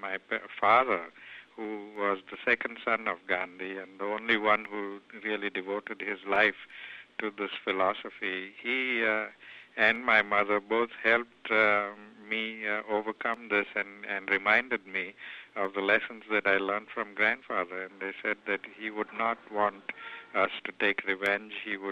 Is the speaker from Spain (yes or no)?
no; South Africa; I came from South Africa, and at the age of 10, I was beaten up by some white youths, and then a few months later, I was beaten up by black youths